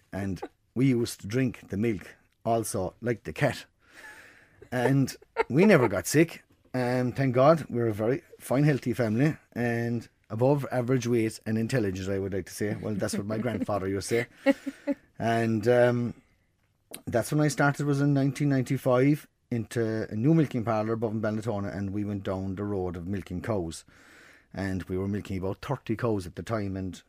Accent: Mill Street, Ireland; We're originally from Mill Street, originally from Ratmore, but my grandfather bought the farm back in the 1930s.

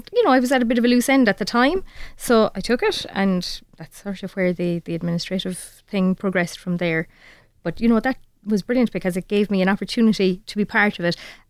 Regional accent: Killeagh, Munster, Ireland; But growing up in Killa, you couldn't but be interested in the GAA, I think, particularly.

